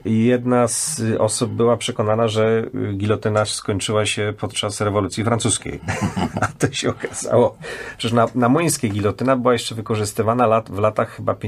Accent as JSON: {"language": "Polish", "town": "Poznań", "region": "Greater Poland Voivodeship", "country": "Poland", "tie": "born there", "said": "ja się urodziłem na Osiedlu Przyjaźni w Poznaniu"}